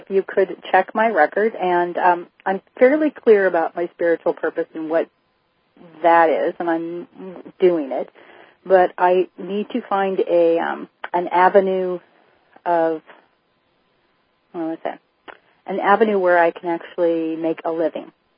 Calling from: Anacortes, Washington, United States; Anacortes, Washington.

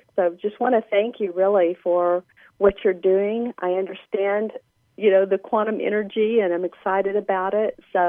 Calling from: Austin, Texas, United States; Well, I'm calling from Austin, Texas.

